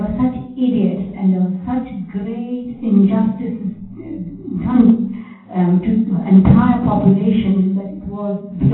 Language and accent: English; Hyderabad, Telangana, India; born there; the situation in the city that I was born in India, Hyderabad